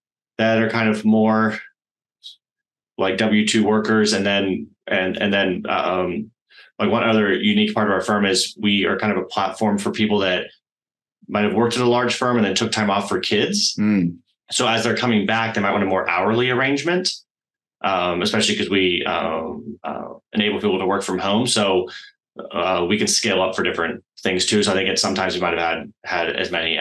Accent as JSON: {"language": "English", "town": "New Orleans", "region": "Louisiana", "country": "United States", "tie": "born or raised there", "also_born_or_lived": "California / Texas / Australia", "said": "I was born in New Orleans, and my dad worked for Chevron, so we got to move lots of different places: Texas, California, Australia for a bit."}